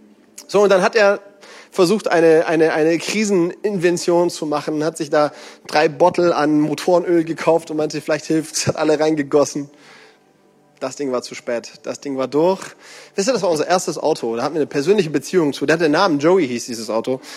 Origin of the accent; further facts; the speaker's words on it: Baden-Württemberg, Germany; ich bin ja auch Schwabe.